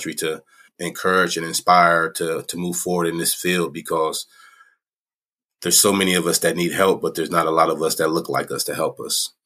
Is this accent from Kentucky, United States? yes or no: no; Springfield, Ohio, United States; also born or lived in Dayton; I'm from Dayton, Ohio. I'm a black man in this country. Proud father and still a proud son. Grew up in Springfield, Ohio, to my mother